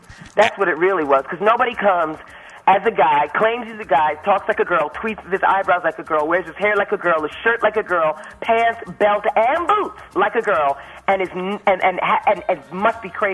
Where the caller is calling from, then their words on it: Sherman Oaks, California, United States; In Sherman Oaks